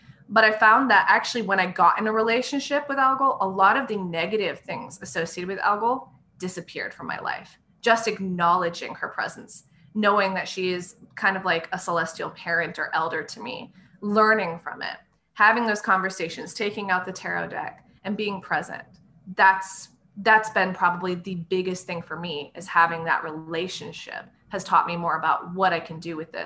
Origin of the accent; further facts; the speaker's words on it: Wyoming, United States; I love that. I grew up in Wyoming.